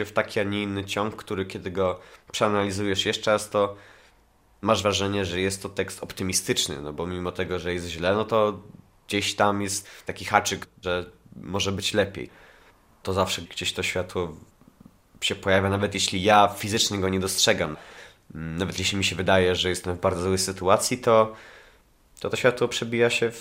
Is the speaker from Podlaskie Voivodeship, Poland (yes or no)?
yes; Podlaskie Voivodeship, Poland; Kiedy byłem dzieckiem, mieszkałem na wsi. Wychowywałem się w rodzinie, w której zarówno mama, jak i tata pochodzili z miast, z zupełnie innych części Polski. Żadne z nich nie jest z Podlasia. Byłem wychowywany inaczej, mówiłem inaczej, wyglądałem inaczej niż reszta dzieciaków z okolicznych wsi.